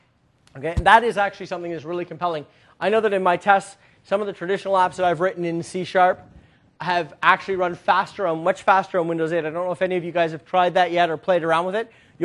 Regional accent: Canada; I'm going to say click here, please, because we're Canadian and we're always polite.

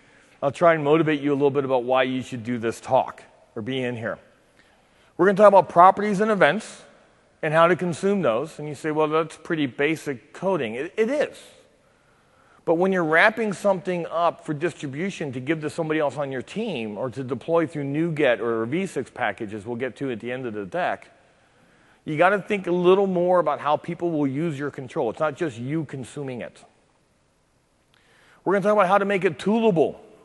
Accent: Cincinnati, Ohio, United States; I hail from Cincinnati, Ohio. So if you live out here on the coast, yes, that's flyover country.

